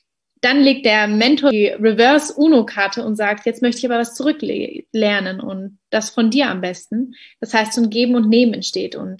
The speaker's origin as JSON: {"language": "German", "region": "Berlin", "country": "Germany", "tie": "born there", "said": "als gebürtige Berlinerin"}